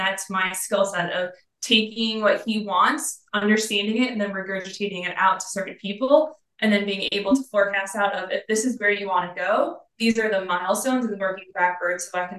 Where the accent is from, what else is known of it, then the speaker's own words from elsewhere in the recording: Cleveland, Ohio, United States; I'm from Cleveland, so I decided to move home.